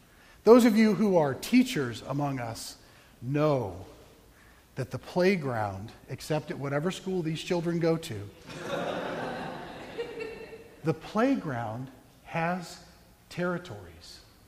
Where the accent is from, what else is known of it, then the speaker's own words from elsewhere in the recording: Arizona, United States; Now, I remember the playground very well. I grew up in Arizona, and in our playground, when you were in fifth and sixth grade